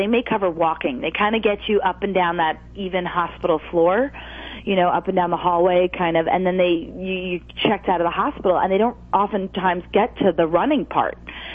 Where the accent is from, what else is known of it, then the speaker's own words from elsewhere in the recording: Huntington, New York, United States; I grew up in Huntington, Long Island, and I actually still get my prosthetic legs made on the island.